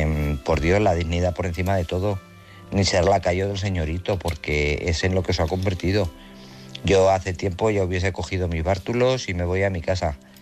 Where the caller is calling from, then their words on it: Guadalajara, Castilla-La Mancha, Spain; de Guadalajara.